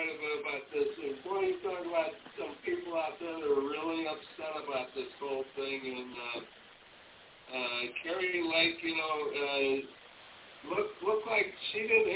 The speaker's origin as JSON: {"language": "English", "town": "St. Louis", "region": "Missouri", "country": "United States", "tie": "born or raised there", "said": "For example, I grew up in South St. Louis."}